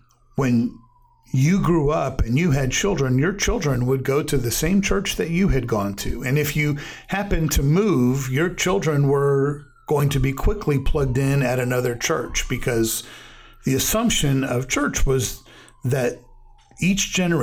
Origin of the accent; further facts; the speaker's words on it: Chicago, Illinois, United States; The church that I grew up in was in Chicago.